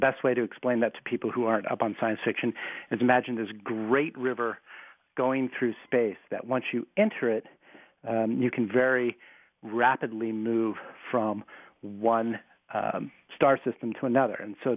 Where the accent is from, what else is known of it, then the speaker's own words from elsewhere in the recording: Los Angeles, California, United States; now in Bradford, United States; I grew up in Los Angeles, so it's quite a change from Bradford, Ohio.